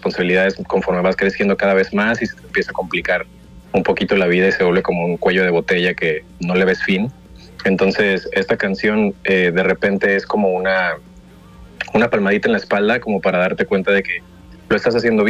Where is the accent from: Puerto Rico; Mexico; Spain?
Mexico; obviamente siendo mexicano, me he visto como más con la necesidad y con la responsabilidad de hacer música en español